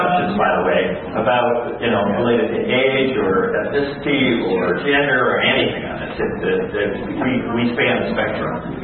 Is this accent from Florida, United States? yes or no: no; Alaska, United States; I mean, for example, where I grew up in Alaska as a youth, at the time I lived in Alaska